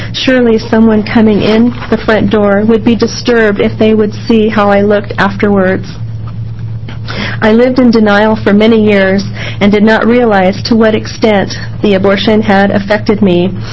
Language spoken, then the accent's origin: English; Oregon, United States; I'm from Almsville in Oregon.